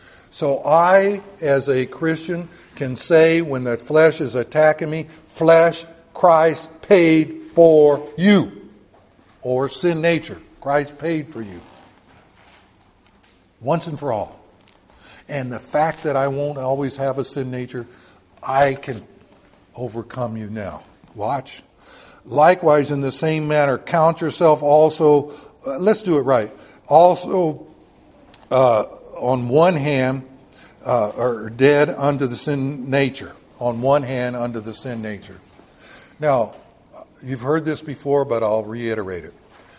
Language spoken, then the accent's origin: English; the South, United States; Well, I grew up in the South where they made their own rules, not by biblical rules, okay?